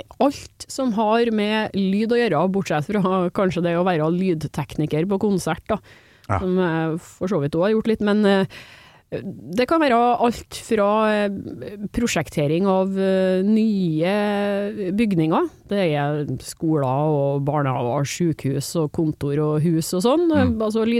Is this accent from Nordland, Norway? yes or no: no; Trondheim, Trøndelag, Norway; Ja, ikke sjukt, jeg kommer fra Trondheim. Jeg tror jeg bare har blitt vær I dialekten.